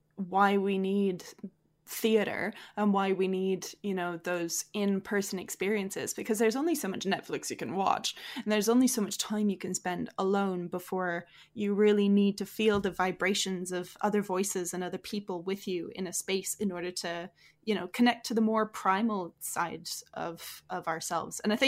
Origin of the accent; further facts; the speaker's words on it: Manitoba, Canada; now in Edmonton, Canada; This is just my family who are from southern Manitoba, and so we start to sound like we're from Fargo.